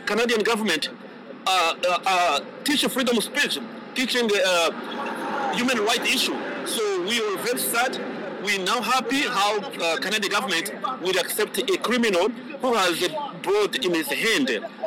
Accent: Rwanda; English is a second language; now in United States; Like you say … I'm from Rwanda. I actually resident in the United States of America.

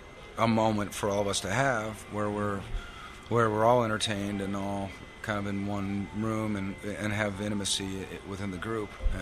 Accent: United States; How are these other countries going to feel about me personally as an American?

